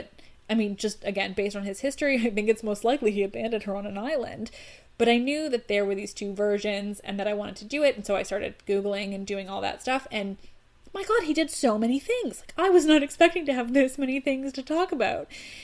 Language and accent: English; Canada; I don't know. I'm Canadian.